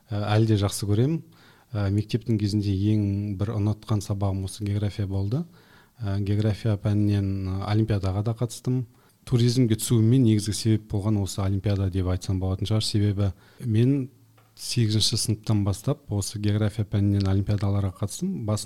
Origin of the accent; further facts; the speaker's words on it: Kandyagash, Aktobe Region, Kazakhstan; Мысалы мен Астана қаласында тұрамын ба қазір, бірақ мен Ақтөбеден Қандағаш деген жерден, Мұғалжар ауданы.